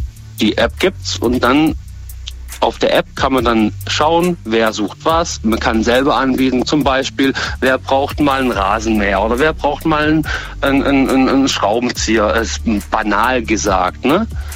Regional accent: Baden-Württemberg, Germany; now in Stuttgart, Germany; ich bin nicht gebürtiger Stuttgarter, sondern vom Bodenseeraum.

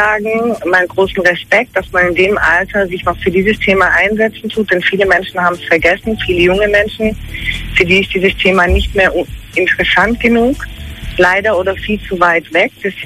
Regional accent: Germany; born there; Meine Eltern waren Flüchtlinge aus Ostafrika 1980 und ich bin 1984 hier in Deutschland geboren.

